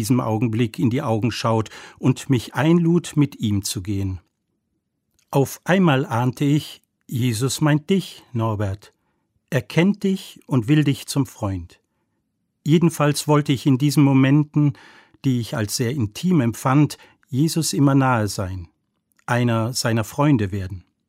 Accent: Rhineland, Germany; Gebürtig stamme ich aus dem Rheinland. Mit 5 Geschwistern bin ich groß geworden und von meinen Eltern kölsch-katholisch erzogen worden.

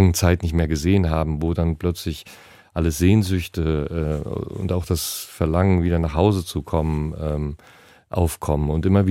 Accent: North Rhine-Westphalia, Germany; Also in meiner Heimat, wo ich groß geworden bin als Kind

